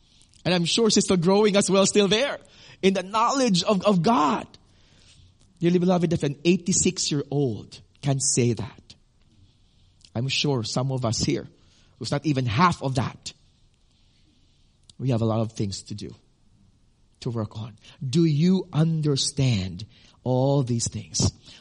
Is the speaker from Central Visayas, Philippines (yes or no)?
no; Iloilo City, Western Visayas, Philippines; I once visited an old woman in my hometown in Iloilo City.